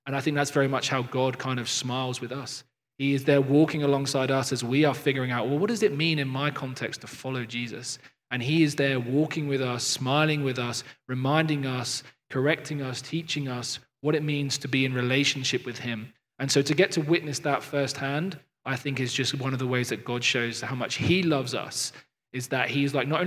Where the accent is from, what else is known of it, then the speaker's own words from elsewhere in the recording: United Kingdom; now in London, United Kingdom; Phoebe and I are not from London originally. We grew up outside of London and moved